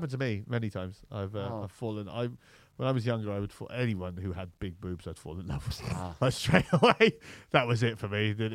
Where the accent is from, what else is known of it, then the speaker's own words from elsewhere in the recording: Malta; I am from Malta. There you go. Thank you. Also, thank you to the Maltese people who are supporting this.